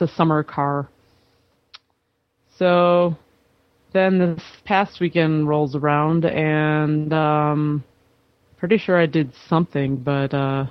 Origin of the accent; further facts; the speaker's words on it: Minnesota, United States; like nothing I've ever seen, and I'm Minnesotan.